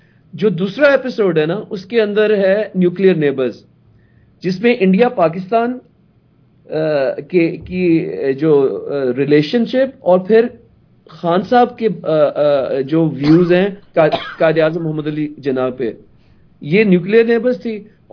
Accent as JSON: {"language": "Urdu", "country": "United States", "tie": "born or raised there", "said": "اور میں بچپن میں تو امریکہ میں بڑا ہوا"}